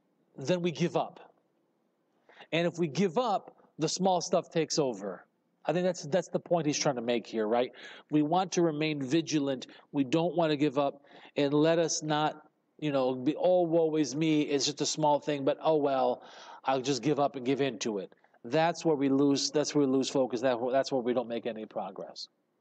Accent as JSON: {"language": "English", "region": "Colorado", "country": "United States", "tie": "born or raised there", "said": "We used to go, growing up in Colorado as a Boy Scout, all of our camping was in the mountains."}